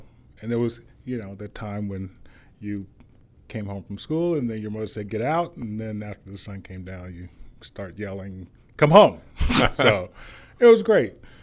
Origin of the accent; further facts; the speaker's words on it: Tuskegee, Alabama, United States; Tuskegee, like probably any small town USA, is very isolated. At the time, it was less than 9,000 people, maybe.